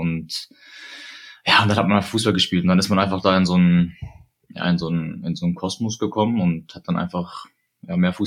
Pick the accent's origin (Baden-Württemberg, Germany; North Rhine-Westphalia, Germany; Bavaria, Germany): North Rhine-Westphalia, Germany; Essen; Also ich bin 27 Jahre alt, ich bin ursprünglich Essener.